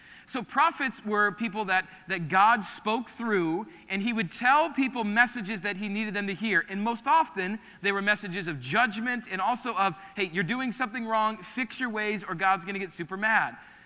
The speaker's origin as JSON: {"language": "English", "region": "Midwest", "country": "United States", "tie": "born or raised there", "said": "Now, I grew up in the Midwest, and so I don't know if you've ever experienced locust before."}